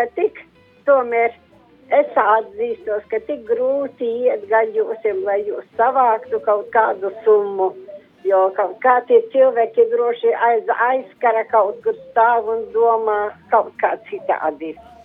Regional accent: Vangaži, Ropaži Municipality, Latvia; Es esmu no Vangažu pilsētas …. Tas ir starp Rīgu un Siguldu Vangažu pilsēta.

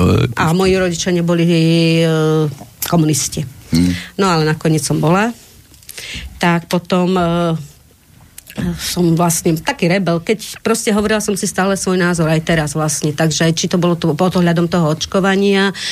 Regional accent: Martin, Žilina Region, Slovakia; Narodila som sa v Martine, či na Slovensku, aj keď rodičia, jeden bol Poliak národnosti, druhý bol, mamina bola Moravačka, ale ostali tunak vlastne ešte, keď boli strojárne, oni kvôli strojárne tu prišli bývať.

